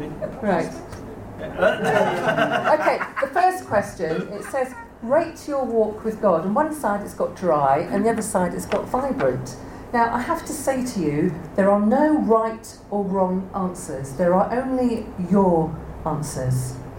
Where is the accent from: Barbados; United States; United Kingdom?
United Kingdom; Because too often we are too British